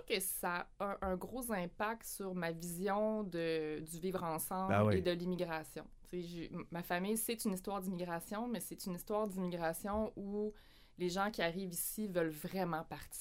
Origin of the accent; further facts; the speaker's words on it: Egypt; Donc, on est des Italiens, mais ça faisait plusieurs générations que ma famille vivait en Égypte. Il y a une communauté italienne en Égypte.